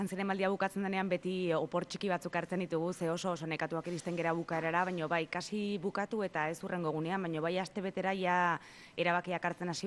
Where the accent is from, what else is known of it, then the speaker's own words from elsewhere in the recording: San Sebastián, Basque Country, Spain; ni Donostiarra naiz eta Donostiar bezala ba asko bizi izan dut zinemaldia